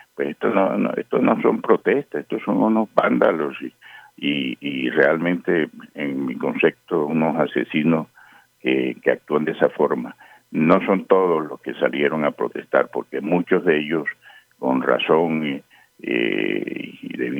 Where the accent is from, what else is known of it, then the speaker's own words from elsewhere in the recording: Barranquilla, Atlántico, Colombia; para nosotros como barranquilleros es muy importante resaltar el comportamiento aquí en Barranquilla.